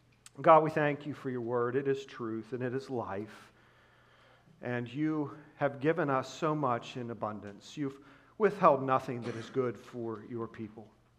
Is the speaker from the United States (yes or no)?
yes; Denver, North Carolina, United States; In the town that I grew up in Denver, North Carolina, they had this thing called Rock Springs Campground.